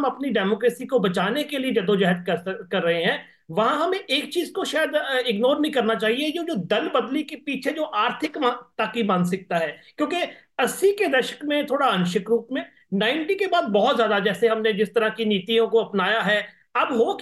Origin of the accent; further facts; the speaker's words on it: Punjab, India; मैं पंजाब से संबंध रखता हूं